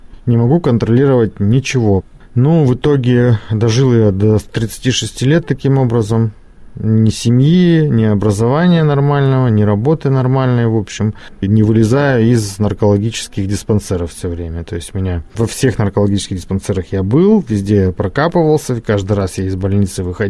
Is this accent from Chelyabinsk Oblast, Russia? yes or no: no; Yekaterinburg, Sverdlovsk Oblast, Russia; У меня полно таких друзей, я из Екатеринбурга